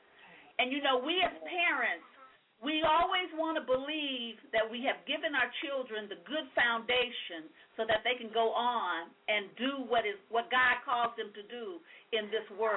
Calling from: California, United States; I'm calling from California.

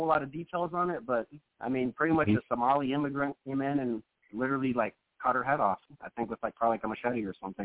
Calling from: Illinois, United States

